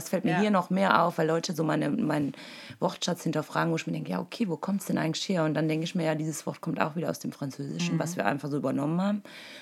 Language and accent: German; Wallonia, Belgium; ich bin ursprünglich aus Belgien und viele wundern sich, warum ich so gut Deutsch rede, beziehungsweise Deutsch spreche. Aber ja, wir haben eine kleine Region in Ostbelgien, ich würde mal sagen 60.000 bis 70.000 Einwohner.